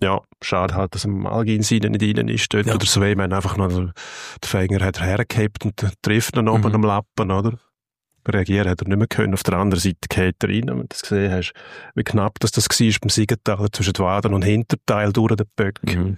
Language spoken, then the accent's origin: German; Switzerland; man macht es zwar bei uns in der Schweiz zum Beispiel auch